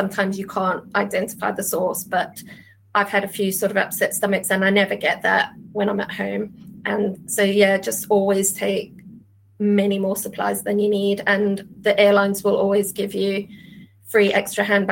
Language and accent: English; South Africa; moved away; I'm from South Africa originally. I've still got family out there and regularly go out to visit.